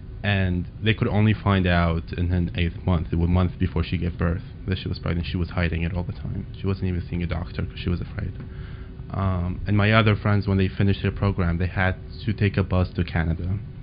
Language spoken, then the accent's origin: English; Iraq; moved away as an adult; I'm actually from Iraq. I moved here recently.